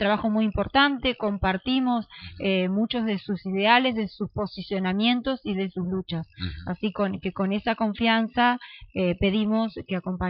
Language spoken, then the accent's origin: Spanish; San Salvador de Jujuy, Jujuy, Argentina; Yo soy de San Salvador, soy directora de una escuela secundaria.